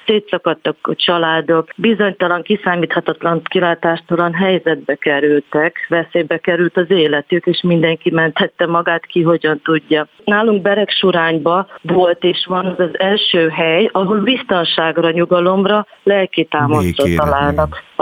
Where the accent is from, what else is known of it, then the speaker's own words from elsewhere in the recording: Zakarpattia Oblast, Ukraine; now in Hungary; mivel én is kárpátai vagyok, Ukrajnából származok